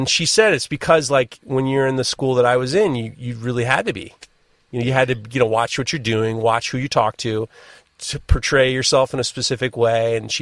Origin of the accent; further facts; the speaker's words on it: New York City, New York, United States; growing up in New York City, I've never had to get in any fights because I've talked my way out of muggings three times.